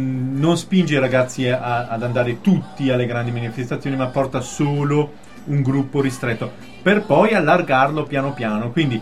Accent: Veneto, Italy; io vengo dal Veneto, forse vi sarete accorti di questo mio accento.

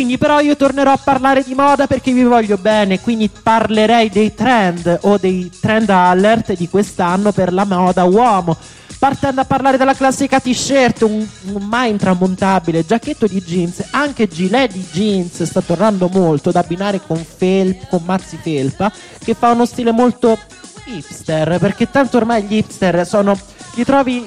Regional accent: Lazio, Italy; Io sono laziale, quindi ogni tanto qualche sfonnone mi esce.

